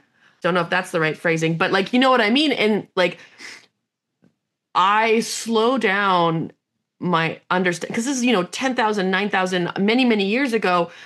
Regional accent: Canada; I'm a Canadian.

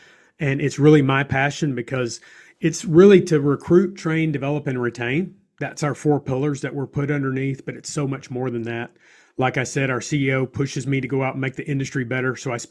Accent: Alabama, United States; my dad was in construction when I grew up here in Alabama

